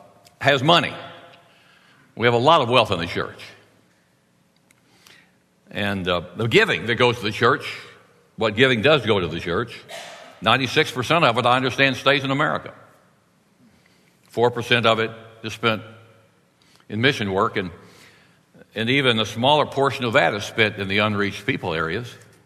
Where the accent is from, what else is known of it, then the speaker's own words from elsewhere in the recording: United States; I'm a part of the American Christian community. I'm an American Christian. I grew up in a Southern Baptist church